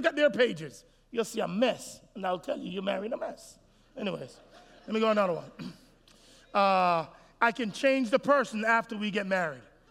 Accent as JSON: {"language": "English", "country": "Jamaica", "said": "I'm from Jamaica. I'm like, ain't nobody need no edges."}